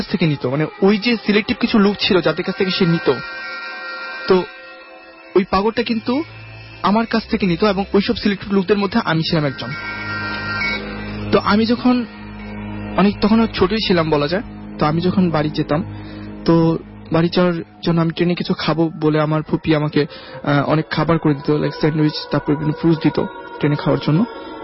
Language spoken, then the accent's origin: Bangla; Mymensingh Division, Bangladesh; আমার বাড়ি যাওয়ার জন্য জামালপুর জেলার যে মেলান্দু স্টেশনটি রয়েছে, তো ওই স্টেশনটা থেকে আমার বাড়ি যাওয়ার ডিস্টেন্স মেবি 10 মিনিটের একটা ডিস্টেন্স হবে।